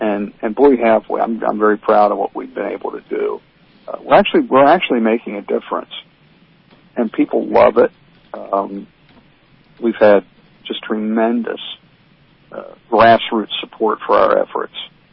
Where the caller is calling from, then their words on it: Apollo Beach, Florida, United States; And I'm calling you from Apollo Beach, Florida.